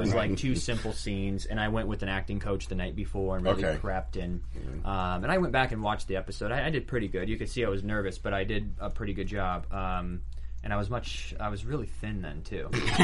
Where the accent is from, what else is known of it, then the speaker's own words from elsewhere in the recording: Ohio, United States; now in Los Angeles, United States; I grew up in Ohio, and we all did, and back in the day, it's like there wasn't many people who were openly gay